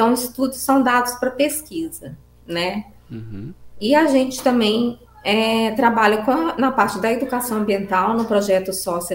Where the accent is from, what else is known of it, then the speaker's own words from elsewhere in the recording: Belo Horizonte, Minas Gerais, Brazil; Eu sou de Belo Horizonte.